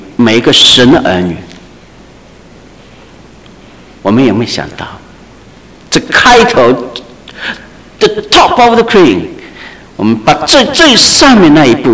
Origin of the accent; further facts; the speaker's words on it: China; 但我想我们中国人都有很好的这个财政的预算，不至于如此。